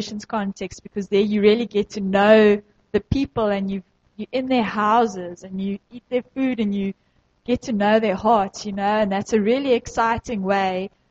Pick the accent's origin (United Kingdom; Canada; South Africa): South Africa; KwaZulu-Natal; I grew up in Natal. And I can tell you, I didn't know Natal. I grew up there.